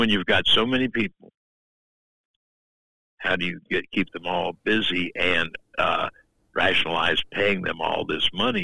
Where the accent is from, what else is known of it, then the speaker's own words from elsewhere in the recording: Missouri, United States; So I'm from Missouri, you got to show me.